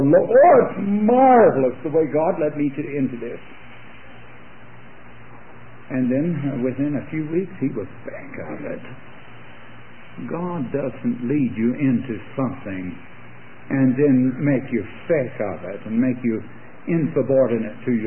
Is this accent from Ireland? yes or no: yes; Ireland; Being Irish, I hate to admit it